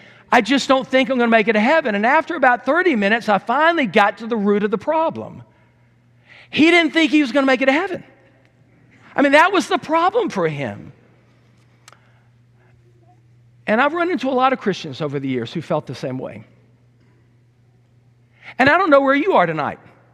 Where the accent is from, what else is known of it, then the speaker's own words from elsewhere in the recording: Mississippi, United States; I remember when I was a young man in the congregation I grew up in down in Mississippi, I led a prayer